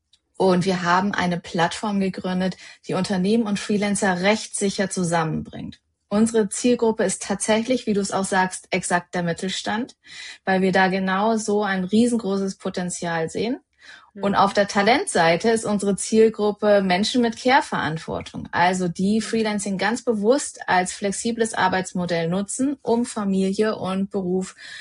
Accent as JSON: {"language": "German", "region": "North Rhine-Westphalia", "country": "Germany", "said": "Ich bin aus der Nähe von Bonn, 43."}